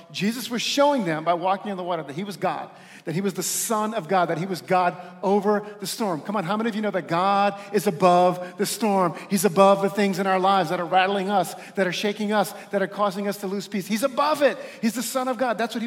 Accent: New Orleans, Louisiana, United States; now in Buffalo, United States; I didn't have it all figured out when we moved from my hometown of New Orleans up to Amy's hometown of Buffalo, New York

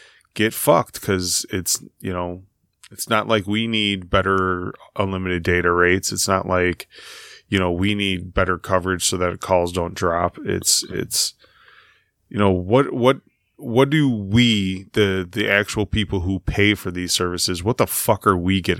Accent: Midwest, United States; As a Midwesterner, we need to really break you fuckheads into like three states.

